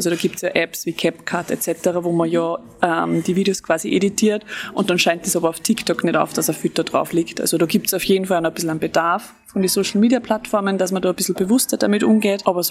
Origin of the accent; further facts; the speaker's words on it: Austria; Bei uns in Österreich ist es meiste ab 13, 14 Jahren.